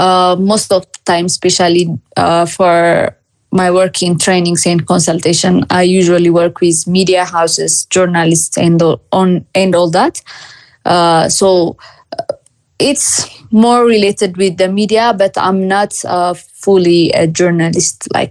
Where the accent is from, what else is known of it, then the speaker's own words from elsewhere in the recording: Ethiopia; am a media literacy and fact-checking consultant in Ethiopia. I'm from Ethiopia as well.